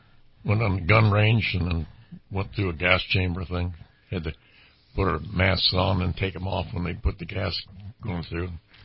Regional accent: Orangeville, California, United States; also born or lived in Sacramento, California; I was born in Sacramento and grew up in Orangeville, and it's right between McClellan Air Force Base and Mather Air Force Base

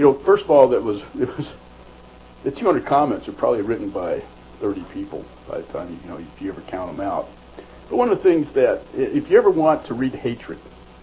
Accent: the South, United States; And, you know, I was raised in the South much of my life, and there are a lot of preconceived notions.

